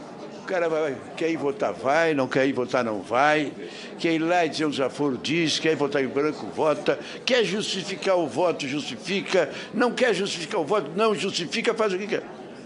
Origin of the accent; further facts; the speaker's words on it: Brazil; Eu sou brasileiro, eu estou aqui, tenho a votação.